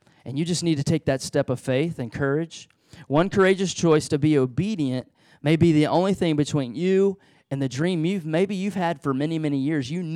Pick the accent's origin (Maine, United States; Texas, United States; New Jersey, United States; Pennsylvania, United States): Texas, United States; Beaumont; I have many great memories of growing up in Southeast Texas, in Beaumont, Texas, not too far from here